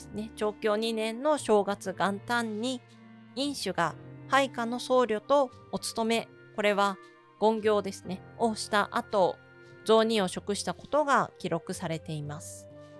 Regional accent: Kanto, Japan; 私の地元の埼玉県や栃木でも神様に備えるのはおかんだと言われました。

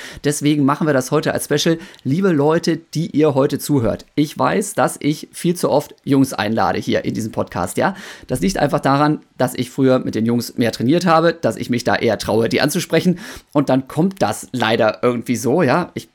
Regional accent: Osnabrück, Lower Saxony, Germany; Ja, groß geworden bin ich hier in Osnabrück.

